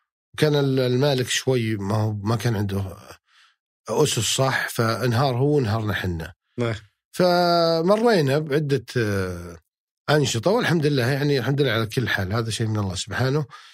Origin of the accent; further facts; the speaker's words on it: Unaizah, Al-Qassim, Saudi Arabia; now in Jubail, Saudi Arabia; وجربت يوم كنت بعنيزة قبل أطلع مدينة الجبيل